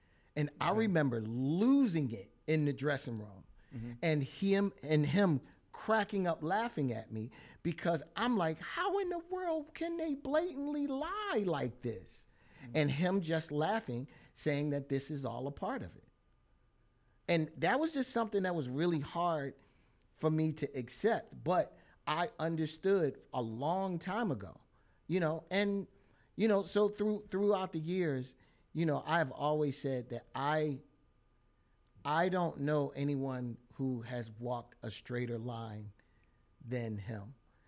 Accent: Philadelphia, Pennsylvania, United States; I consider myself a real true Philadelphian. I was born and raised in West Philly.

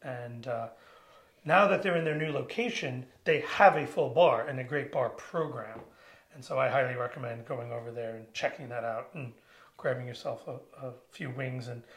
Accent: Virginia, United States; so I grew up sailing on the Chesapeake Bay after we moved to Virginia.

